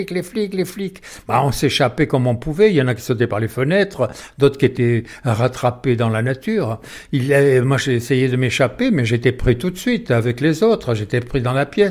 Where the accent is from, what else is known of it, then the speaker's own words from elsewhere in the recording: Dax, Nouvelle-Aquitaine, France; born there; je suis né à Dax en 1941.